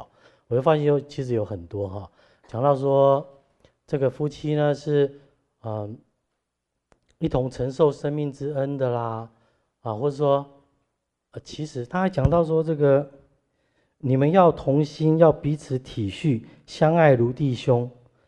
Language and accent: Chinese; Taiwan; 大家知道我是从台湾来的哈